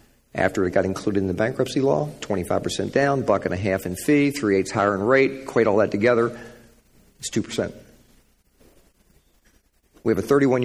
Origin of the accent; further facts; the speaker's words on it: Kentucky, United States; I asked my senator, I'm from Kentucky, Mitch McConnell, the minority leader